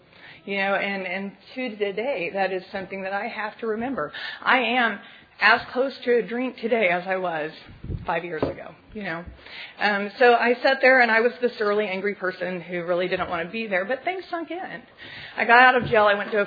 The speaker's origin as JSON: {"language": "English", "town": "Tulsa", "region": "Oklahoma", "country": "United States", "said": "you know, I'm from Tulsa, Oklahoma. Hi, everybody. And we have really good AA."}